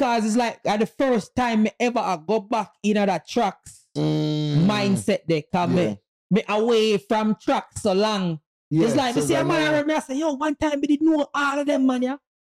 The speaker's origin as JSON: {"language": "English", "country": "Jamaica", "said": "Man, I'm Jamaican, you know."}